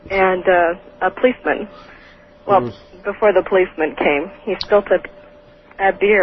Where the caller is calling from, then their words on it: Oregon, United States; I'm calling from